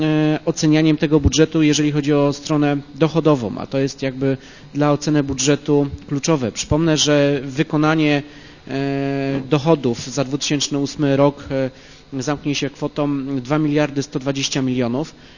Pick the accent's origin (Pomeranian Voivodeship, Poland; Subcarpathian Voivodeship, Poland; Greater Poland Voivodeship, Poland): Greater Poland Voivodeship, Poland; Poznań; my poznaniacy